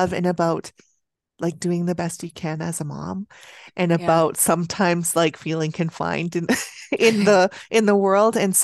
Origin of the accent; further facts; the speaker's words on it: Canada; I'm from Canada, so the French-ish pronunciation